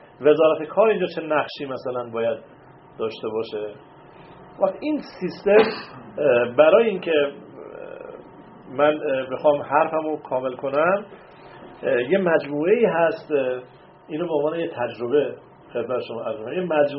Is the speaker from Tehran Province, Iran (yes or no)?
no; Isfahan, Iran; من اصفهانی